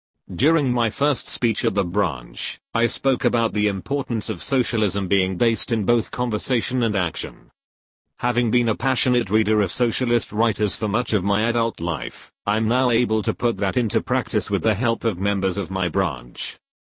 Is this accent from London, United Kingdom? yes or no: no; Plymouth, South West England, United Kingdom; In my hometown of Plymouth, I've watched as the chain store monopolies have dominated the city centre